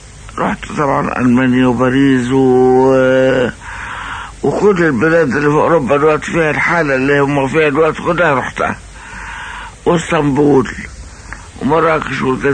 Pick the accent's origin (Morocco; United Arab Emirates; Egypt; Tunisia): Egypt; طبعا ما انا مصري يعني بتغني عربي